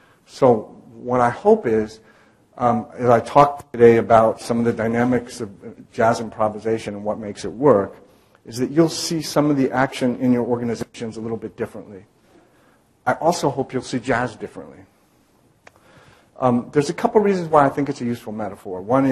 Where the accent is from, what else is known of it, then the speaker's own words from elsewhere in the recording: Cleveland, Ohio, United States; I'm originally from Cleveland, Ohio. I live in California now, but originally from Cleveland, Ohio.